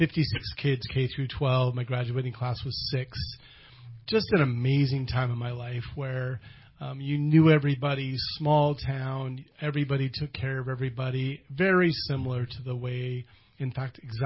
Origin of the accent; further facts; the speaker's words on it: Dayville, Oregon, United States; So I grew up in Eastern Oregon, a little town called Dayville outside of John Day.